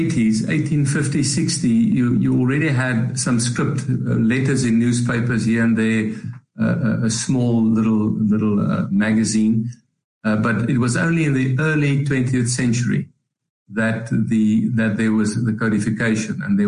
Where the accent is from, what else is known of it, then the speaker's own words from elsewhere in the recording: South Africa; I didn't want to be called an Afrikaner. I said, I'm a South African.